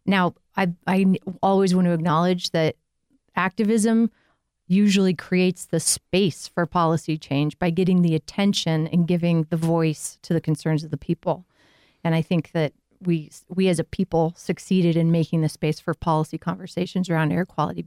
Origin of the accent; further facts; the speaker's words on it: Sandy, Utah, United States; But I grew up in Sandy, went to Alta High School.